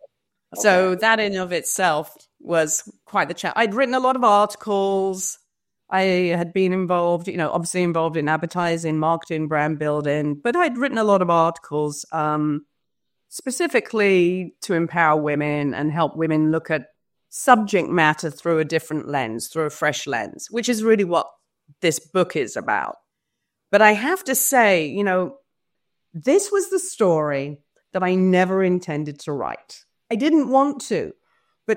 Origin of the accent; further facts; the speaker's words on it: England, United Kingdom; when growing up in England, I was lucky enough to have Monty Python and all these great comedians and comedy shows